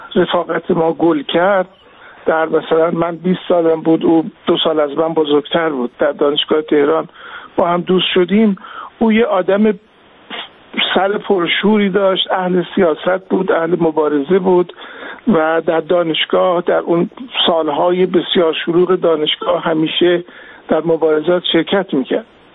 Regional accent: Iran; now in London, United Kingdom; بعد که من از ایران آمدم بیرون و نموندم

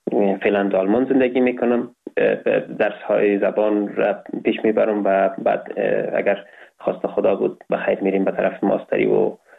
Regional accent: Kabul, Afghanistan; نویسنده و پژوهشگر مسائل افغانستان و غرب آسیا. در سال 1999 در ولایت کابل متولد شدیم.

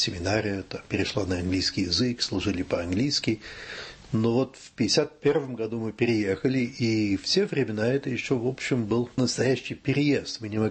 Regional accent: Île-de-France, France; я родился под Парижем. В 1945 году, когда вот как раз когда война кончилась, конечно, я этого не помню, но родители, для них это много чего значило. И мы жили здесь.

